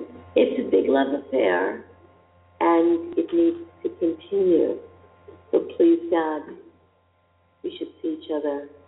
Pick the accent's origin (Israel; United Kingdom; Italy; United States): Israel; The thing is that I come from Israel